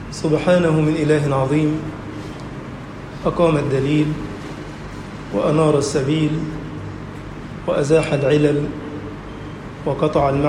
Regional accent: Egypt

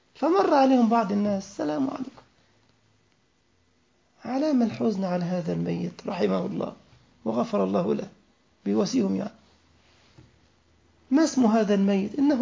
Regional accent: Egypt; ذكرني بالمثل المشهور عندنا في مصر، مثل كده شعبي

